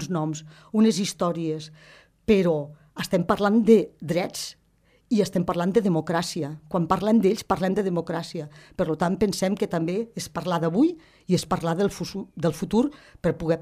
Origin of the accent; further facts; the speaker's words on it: Els Guiamets, Catalonia, Spain; Que nosaltres que som dels Guiamets